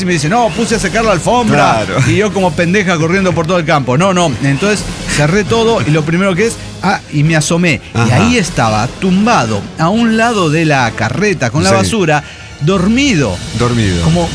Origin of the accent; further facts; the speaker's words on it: Mexico; born there; Me cuesta desde que nací en México.